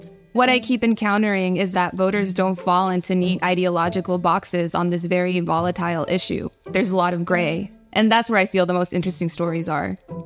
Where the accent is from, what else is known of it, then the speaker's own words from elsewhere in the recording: Texas, United States; I grew up in Texas on the border with Mexico, and I've been reporting in the region since I was in high school.